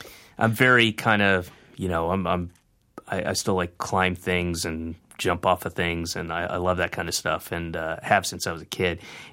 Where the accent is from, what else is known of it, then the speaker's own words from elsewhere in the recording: the South, United States; I was raised Jewish in the South, in a heavily Baptist area